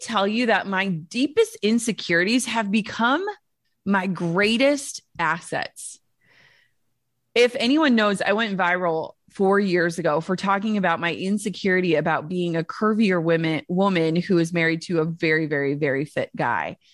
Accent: Minnesota, United States; I'm from Minnesota. Like, I want everyone to like me.

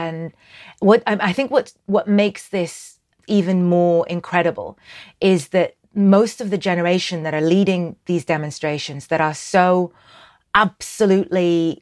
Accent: Sudan; I'm from Sudan.

